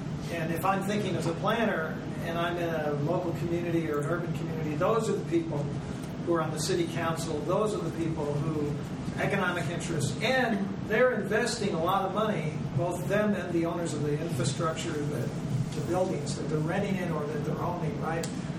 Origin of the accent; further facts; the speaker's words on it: Texas, United States; when I was a kid, growing up in Texas, there were no, I never saw a periodic market until I went to Europe, right?